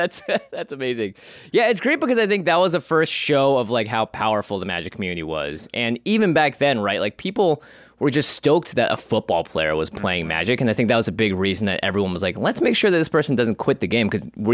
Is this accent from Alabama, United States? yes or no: no; Seattle, Washington, United States; because Josh grew up in Oregon, I grew up in Seattle, so both of us were Seahawks fans